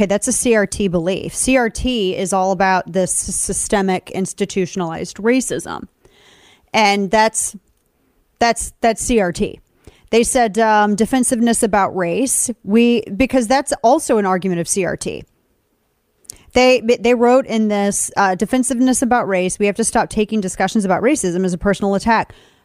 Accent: St. Louis, Missouri, United States; And when I lived in St. Louis, my hometown, and I homeschooled my kids

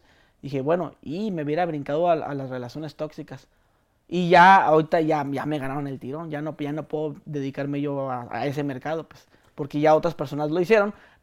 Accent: Mexico; Mira, ahorita los que somos de México, bueno, toda Latinoamérica

